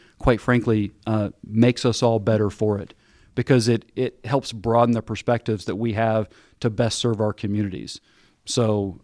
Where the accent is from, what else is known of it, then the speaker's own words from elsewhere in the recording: Ohio, United States; I grew up in Ohio. So, you know, Ohio, Indiana, very aligned culturally to how I grew up.